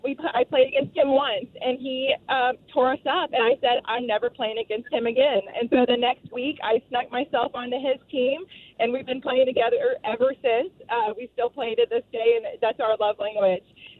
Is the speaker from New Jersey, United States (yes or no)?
no; Texas, United States; now in Iowa City, United States; Well, I'm actually calling from Iowa City, but I'm a born and raised Texan. I've been here for 2.5 years.